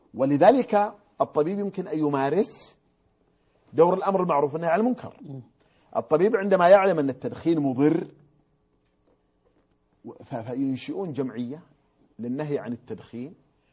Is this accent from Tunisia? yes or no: no; south, Saudi Arabia; تعليم المرأة كان عندنا في الجنوب بشكل شبه مدرسي قبل أن تقوم الدولة السعودية.